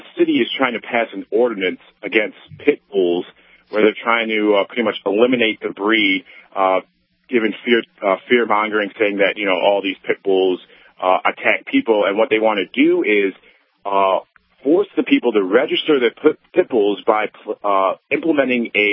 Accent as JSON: {"language": "English", "town": "Elgin", "region": "Illinois", "country": "United States", "tie": "born or raised there", "said": "here in my, near my hometown of Elgin, Illinois, near Chicago"}